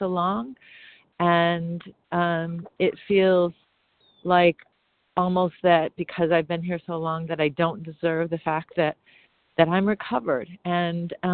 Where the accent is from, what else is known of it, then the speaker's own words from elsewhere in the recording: San Francisco, California, United States; And I'm from San Francisco, California.